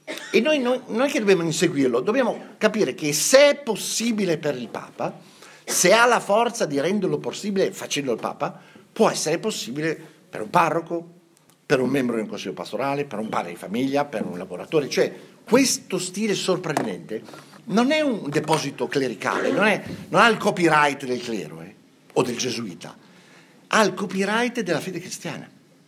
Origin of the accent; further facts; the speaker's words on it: Savona, Liguria, Italy; io vengo da Savona